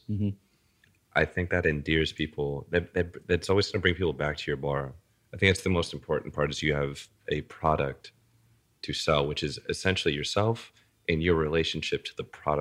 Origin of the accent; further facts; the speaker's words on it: West Coast, United States; now in New York, United States; Growing up on the West Coast, you hear all the time about, like, the service industry and the hospitality of New York City